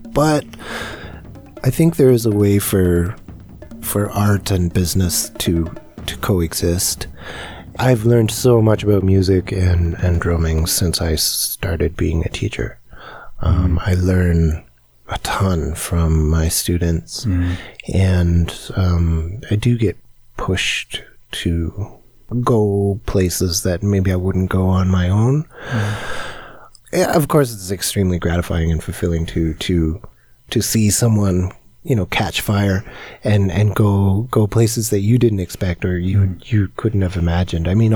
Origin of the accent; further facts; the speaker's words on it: British Columbia, Canada; I grew up on Kootenay Lake on the East Shore, which is really rural.